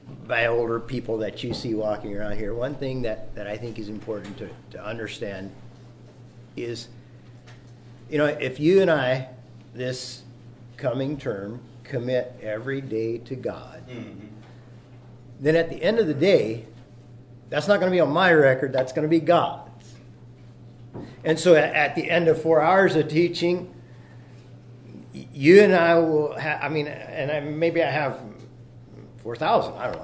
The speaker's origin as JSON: {"language": "English", "region": "Kansas", "country": "United States", "tie": "born or raised there", "said": "I grew up in Kansas, went to public school grades 1 through 8."}